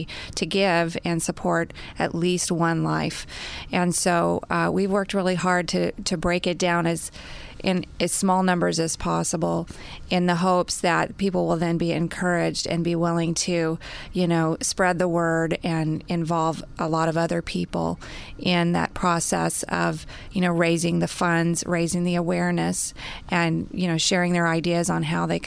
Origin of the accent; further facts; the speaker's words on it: Texas, United States; Well, I'm also a real estate agent, and I grew up in Texas